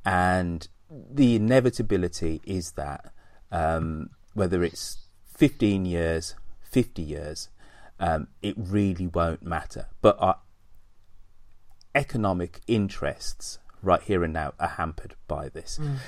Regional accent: United Kingdom; I like being British. I quite like speaking English and whatever.

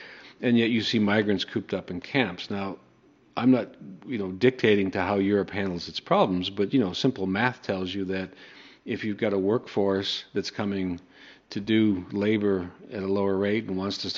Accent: Canada; now in United States; You know, I'm an American. I live in America. I immigrated from Canada to America. It wasn't much of a cultural shock.

